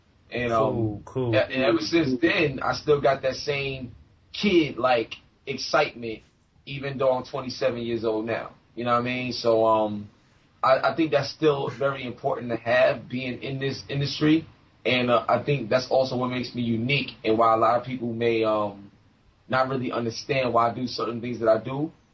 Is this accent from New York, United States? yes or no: yes; Brooklyn, New York, United States; Well, I'm from Brooklyn, East New York. Originally, I'm actually, I live in Queens right now, but Brooklyn, stand up all day. That's where I'm from.